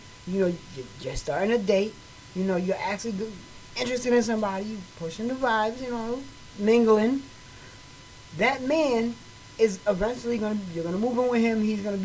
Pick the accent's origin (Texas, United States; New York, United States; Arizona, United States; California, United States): New York, United States; I'm from New York, so I don't hurt anything.